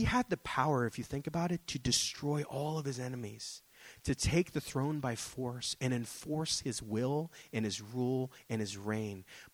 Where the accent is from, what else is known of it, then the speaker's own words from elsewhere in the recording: United States; I was like, of course, I'm American. I'm stupid.